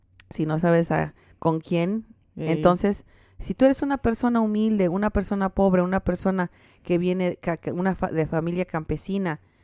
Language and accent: Spanish; Mexico; orgullosamente soy una mexicana orgullosamente hablo, leo y escribo mi idioma.